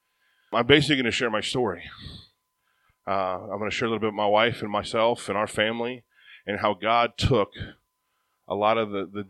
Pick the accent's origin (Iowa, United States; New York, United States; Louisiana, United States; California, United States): Iowa, United States; Ottumwa; But so I grew up in Ottumwa, Iowa. How many ever heard of that before?